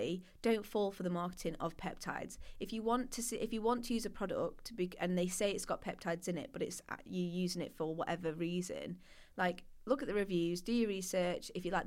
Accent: Yorkshire and the Humber, United Kingdom; no, I'm from this place called Yorkshire near Sheffield.

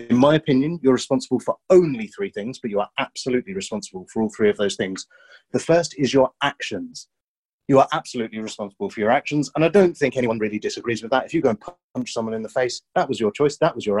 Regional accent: United Kingdom; We're very British, right?

